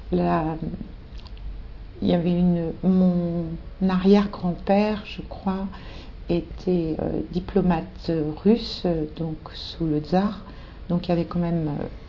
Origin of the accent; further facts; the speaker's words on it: Sannois, Île-de-France, France; born there; je suis née à Sannois, c'est à côté d'Argenteuil, dans la banlieue parisienne, le 26 août 1946.